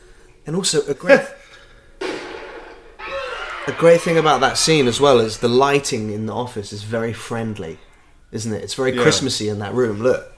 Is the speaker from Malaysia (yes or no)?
yes; Malaysia; And I didn't grow up in England. I grew up in Malaysia.